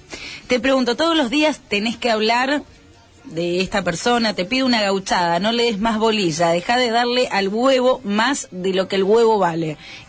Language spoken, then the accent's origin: Spanish; Argentina; somos argentinos, somos laburantes.